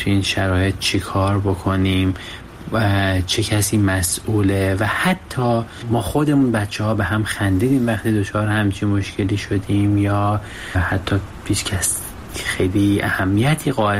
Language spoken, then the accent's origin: Persian; Iran; بچه‌هایی که تو ایران بزرگ شدیم